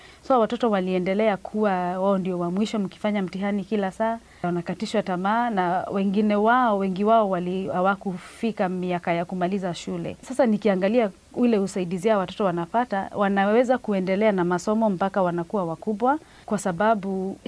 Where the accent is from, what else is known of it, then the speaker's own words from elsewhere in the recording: Kenya; Na kawaida mimi nilipokuwa nikiwa mdogo Kenya, shule zenye nilisomea